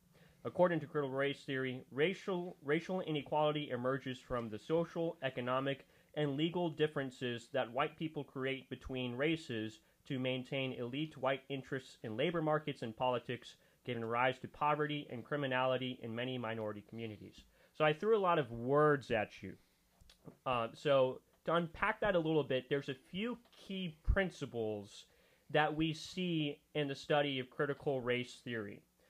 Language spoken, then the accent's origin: English; United States; born there; I am American, but that's only because I was born in America and I have both my parents are American.